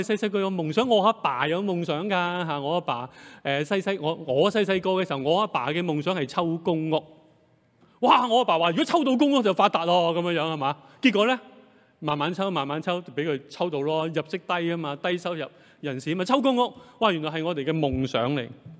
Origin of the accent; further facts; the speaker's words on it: Hong Kong; 原来我哋香港人，我哋一世人就为嗰等楼嚟到去打工啊